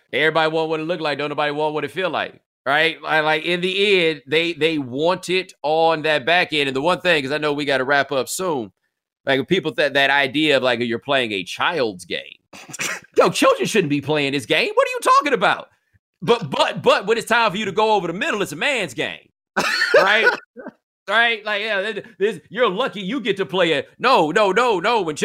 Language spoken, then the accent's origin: English; the South, United States; Like, I'm from the South. It don't take much snow to shut it down because it don't snow very much here, right?